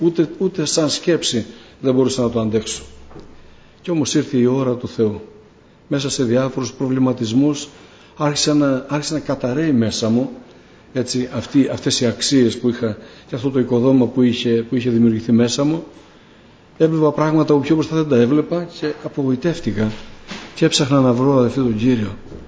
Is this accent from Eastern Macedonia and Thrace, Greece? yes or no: yes; Kavala, Eastern Macedonia and Thrace, Greece; now in Drama, Greece; Είμαι από τη Δράμα, από την Καβάλα βασικά κατάγομαι, αλλά είμαι 44 χρόνια στη Δράμα, γαμπρός εκεί